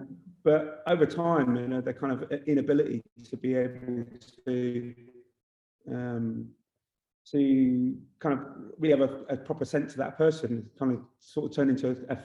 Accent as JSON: {"language": "English", "region": "South West England", "country": "United Kingdom", "said": "I come from Cornwall. And so all of my family's from Cornwall"}